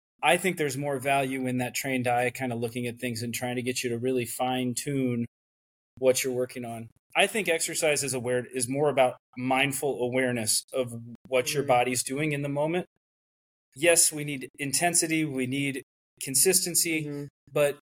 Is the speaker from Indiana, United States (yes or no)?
yes; Indiana, United States; I'm from Indiana and I lived about 45 minutes from the closest town.